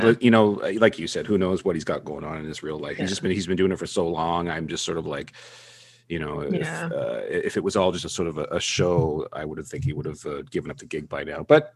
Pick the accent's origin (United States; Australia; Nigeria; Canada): Canada; I'm Canadian, like I'm supposed to care